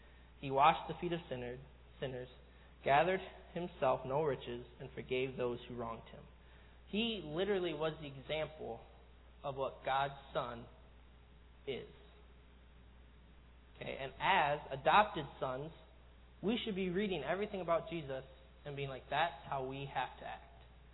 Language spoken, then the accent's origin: English; United States; born there; I was born in America.